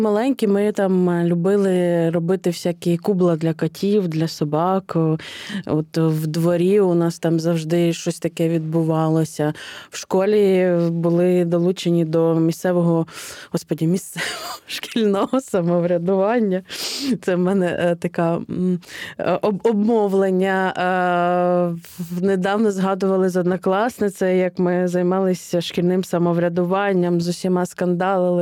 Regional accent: Brovary, Kyiv Oblast, Ukraine; досліджували історію мого рідного міста Бровари

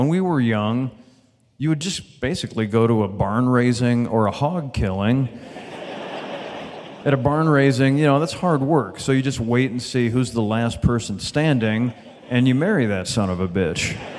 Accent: Los Angeles, California, United States; Now, I'm from Los Angeles, so I'm going to lay a little 411 on you.

